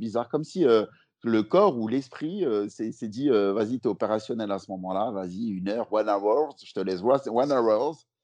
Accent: Lyon, Auvergne-Rhône-Alpes, France; now in Paris, France; parce que moi je suis lyonnais de base, et quand je suis arrivé sur Paris

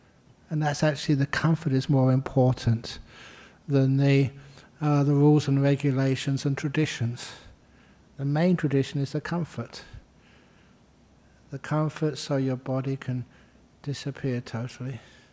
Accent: Thailand; now in Perth, Australia; because, you know, I came from Thailand

